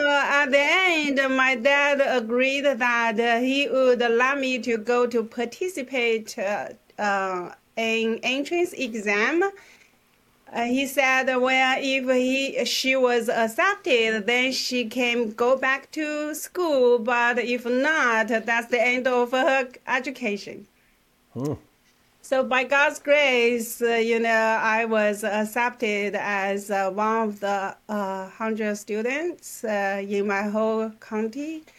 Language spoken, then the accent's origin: English; South China, China; because my family was from a little country from the south of China, I was stopped from going to school pursuing my education at all after I had 5 years of elementary school education.